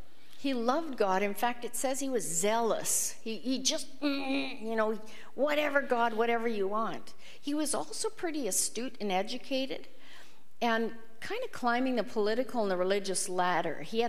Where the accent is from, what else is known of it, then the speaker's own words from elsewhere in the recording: Canada; I said, we're Canadian, and we have this question we ask everybody we meet.